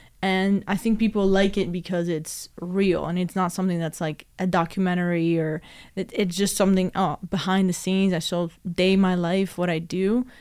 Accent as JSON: {"language": "English", "country": "Greece", "tie": "born or raised there", "second_language": "English", "moved": "yes", "said": "that's my entire city in Greece. When I grew up in Greece, you know?"}